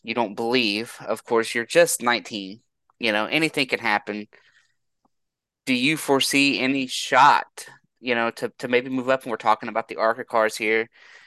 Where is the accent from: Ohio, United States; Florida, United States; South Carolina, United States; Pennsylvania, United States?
Ohio, United States; See, I'm from Ohio, so I'm just kind of curious if you've raced some of the local stuff around here.